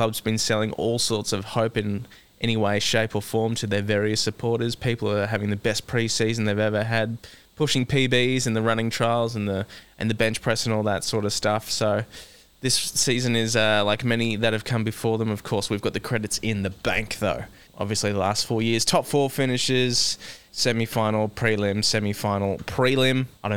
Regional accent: Melbourne, Victoria, Australia; moved away as an adult; now in Brisbane, Australia; I moved to Brisbane when I was about 22 from Melbourne

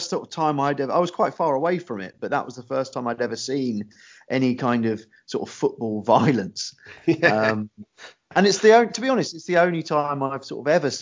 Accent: Bognor Regis, South East England, United Kingdom; Because I'm from Bognor Regis originally. My family are all from the South Coast. Well, my mum was from London, and she met my dad in Chichester. So all of my family pretty much are in the South Coast.

